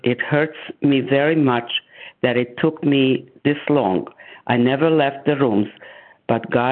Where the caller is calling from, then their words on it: Florida, United States; from South Florida.